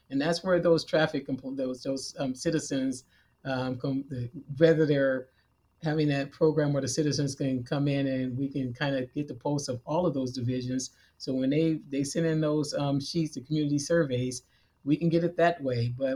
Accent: Oakland, California, United States; You know, like I said, I grew up in Oakland, and I'm still, several of my family members still live there. And I, you know, I was born, raised, and bred there.

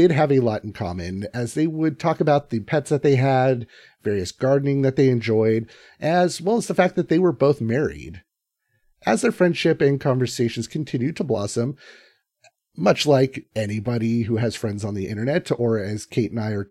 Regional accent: Kent, Washington, United States; it actually happened where I grew up in Kent, Washington, which is a city about 20 miles south of Seattle.

